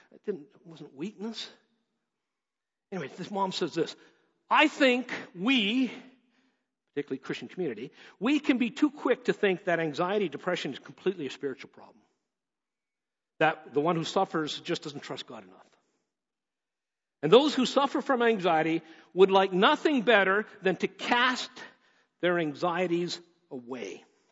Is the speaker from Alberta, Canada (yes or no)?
yes; Edmonton, Alberta, Canada; When I grew up a kid in Edmonton.